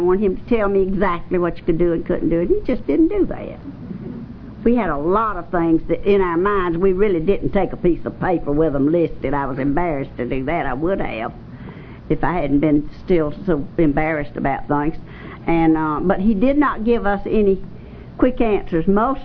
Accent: Statesboro, Georgia, United States; from Statesboro, Georgia, and I'm an alcoholic.

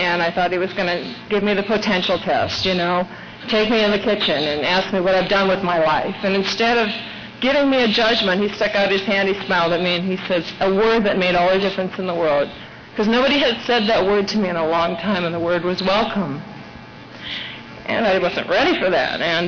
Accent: Iowa, United States; I had looked for the mothership for years growing up in the Iowa skies.

